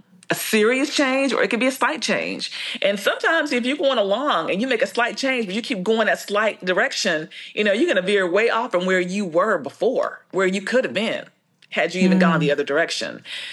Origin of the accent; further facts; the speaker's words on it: Tulsa, Oklahoma, United States; I went to Central High School. I grew up in North Tulsa and I went to churches